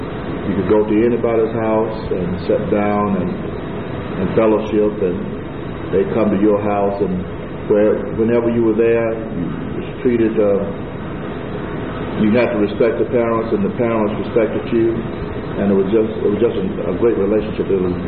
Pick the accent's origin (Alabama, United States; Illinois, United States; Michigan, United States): Alabama, United States; Alabama City; I was born in Etowah County, June 27, 1947. … Raised in a small community called Alabama City